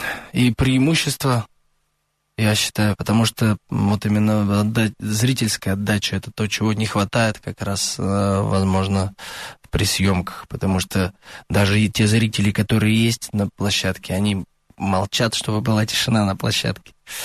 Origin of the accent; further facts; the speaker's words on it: Lysva, Perm Krai, Russia; все мы в основном выход из Пермской области еще на тот момент. Там я из города Лысьвы, маленький промышленный городок, там 1070 жителей.